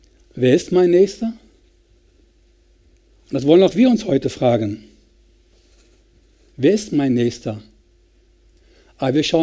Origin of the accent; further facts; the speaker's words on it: North Rhine-Westphalia, Germany; Bei uns in Westfalen würde man sagen, er ging über die Dörfer, nicht den direkten Weg.